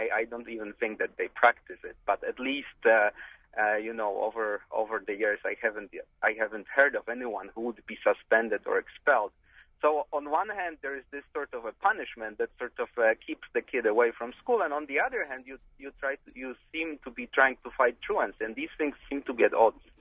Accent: Poland; English is a second language; I come from Europe, and over there, specifically from Poland

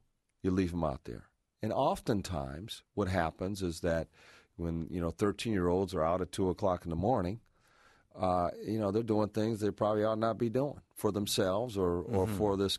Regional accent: Toledo, Ohio, United States; when I grew up in Toledo, my mother said, be home by a certain time.

